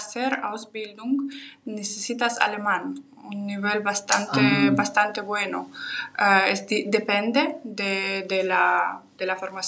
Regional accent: Kazakhstan; Spanish is a second language; en Kazajistán, en mi país, nosotros después de escuela solamente tenemos dos opciones.

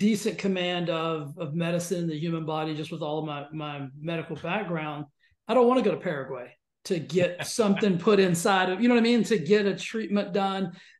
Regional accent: United States; And I think as an American, we say, that doesn't make any sense.

